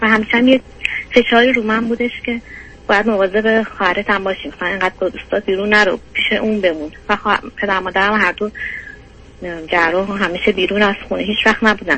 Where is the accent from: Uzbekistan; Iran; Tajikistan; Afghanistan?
Iran; moved away as an adult; now in New York, United States; الان 28 سالمه، مدت 5 سال و نیم که از ایران اومدم، امریکا نیویورک هستم.